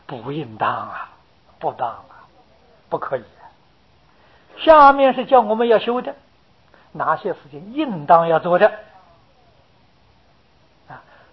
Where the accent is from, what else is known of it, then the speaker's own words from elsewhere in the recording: China; 我们中国人所谓英雄所见大略相同